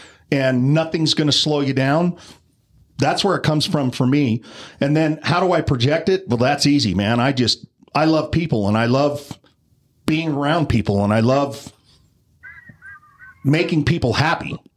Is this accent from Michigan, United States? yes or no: no; Malad, Idaho, United States; anybody that knows me knows that I grew up in Malad, Idaho, which is this tiny little cow town just across the border of Utah and Idaho.